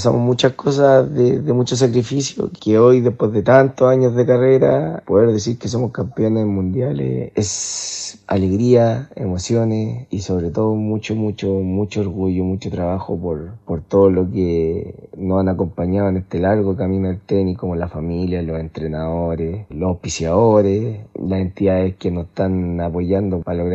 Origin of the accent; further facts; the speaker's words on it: Melipilla, Santiago Metropolitan Region, Chile; Somos de provincia, de Melipilla, el de Mayoco.